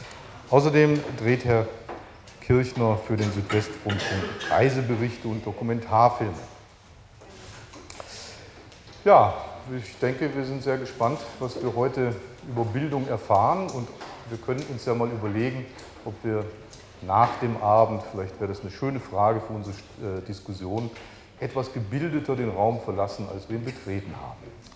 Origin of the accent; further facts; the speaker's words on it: Baden-Württemberg, Germany; Ich könnte mich jetzt unbeliebt machen und sagen, ich komme ja aus Württemberg